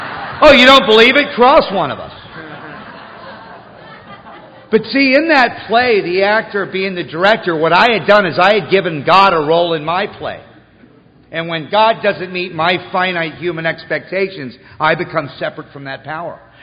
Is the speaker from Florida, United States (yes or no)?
no; Malibu, California, United States; And I said, well, I grew up in Malibu. What I want is a yacht and a Learjet.